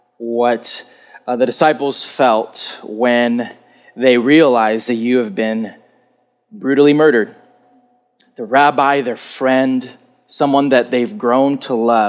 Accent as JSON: {"language": "English", "country": "United States", "said": "I'm American, right? We believe in Easter."}